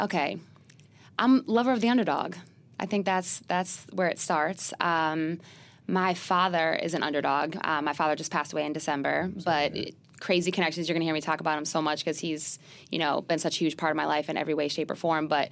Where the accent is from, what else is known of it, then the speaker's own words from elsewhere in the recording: Boston, Massachusetts, United States; And, you know, I'm from Boston.